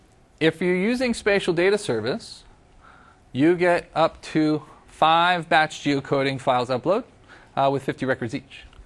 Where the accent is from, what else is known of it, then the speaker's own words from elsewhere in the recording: San Diego, California, United States; I grew up in San Diego, so I'm always looking to go home.